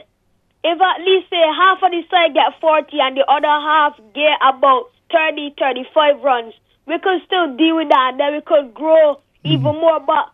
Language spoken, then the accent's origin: English; Hanover, Jamaica; also born or lived in Montego Bay; I'm from Hanover, but I wasn't born in Hanover. I was born in the parish very next to it, Montego Bay, St. James.